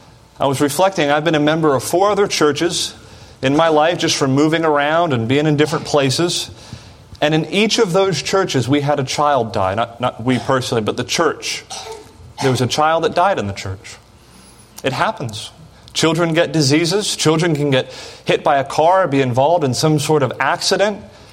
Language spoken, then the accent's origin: English; Florida, United States; Pastor Fisher was one of my pastors in the church I grew up at in Florida